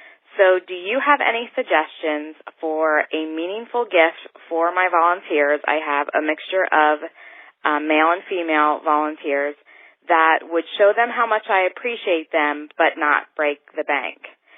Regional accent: Reading, Pennsylvania, United States; I'm from Reading, Pennsylvania.

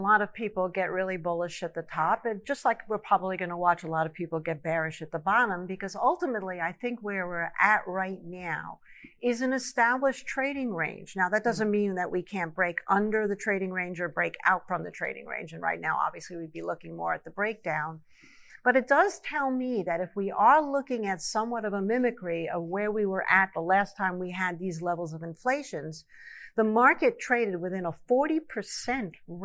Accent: New York, United States; Well, I grew up in New York, and I grew up with parents that were very middle class.

